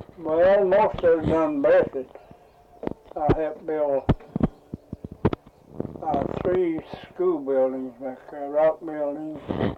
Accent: Lee City, Kentucky, United States; I was born in a little town over here called Lee City on the Red River.

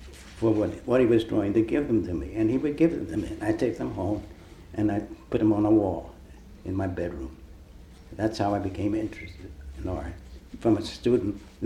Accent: Philadelphia, Pennsylvania, United States; I was born in Philadelphia.

